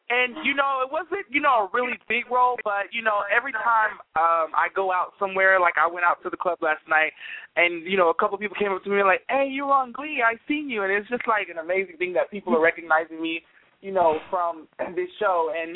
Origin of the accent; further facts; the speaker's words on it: Dallas, Texas, United States; also born or lived in Atlanta, Georgia; now in Los Angeles, United States; So Dallas / Atlanta, Georgia, you know, I grew up in those 2 cities. So I'm a Southern